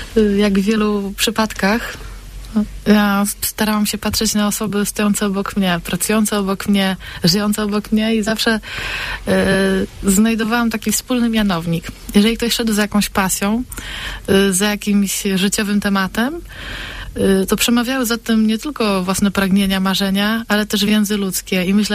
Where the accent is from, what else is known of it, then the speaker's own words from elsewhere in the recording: Silesian Voivodeship, Poland; A pomimo to, że wychowywałam się na Śląsku, studiowałam gdzieś tutaj, załóżmy, teologię w Opolu